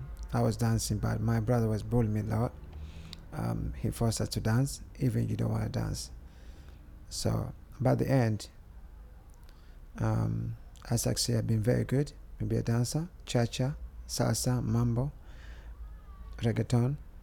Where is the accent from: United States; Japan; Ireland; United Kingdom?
United Kingdom; London; London, Holloway Road, Hornsey Road.